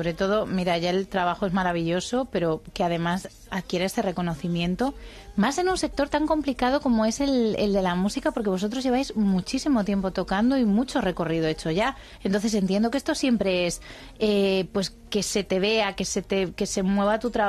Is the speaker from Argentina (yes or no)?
no; Moraleja, Extremadura, Spain; que nos lleva directamente a Las Hurdes e incluso a Moraleja, que es mi pueblo, ¿no?